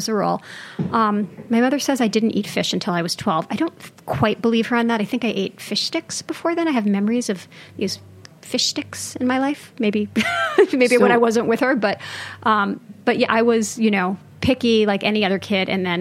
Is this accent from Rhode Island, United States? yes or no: no; Brooklyn, New York, United States; They live in Brooklyn. I grew up in Flatbush, which is now Ditmas Park, but then it was Flatbush.